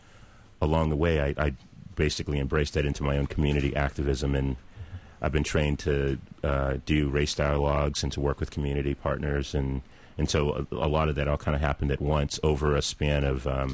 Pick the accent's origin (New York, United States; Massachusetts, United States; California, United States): California, United States; Oakland; I'm also from Oakland, California, as you know, and a child of the Black Panthers Feed the Children program